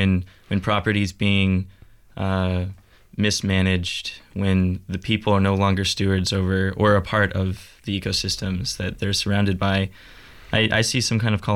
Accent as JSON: {"language": "English", "town": "Ashland", "region": "Oregon", "country": "United States", "tie": "born or raised there", "said": "I'm from Ashland. Okay. Yeah, I grew up in the Cascade Mountains just outside of Ashland, where the pipeline actually crosses."}